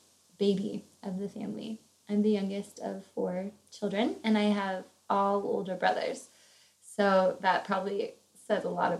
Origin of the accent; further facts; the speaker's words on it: Virginia, United States; I'm from Virginia. I'm from Northern Virginia, near DC, but I'm from a very, like, a small, you know, kind of hickish town. So I do have that upbringing, you know, a small town gal, you know.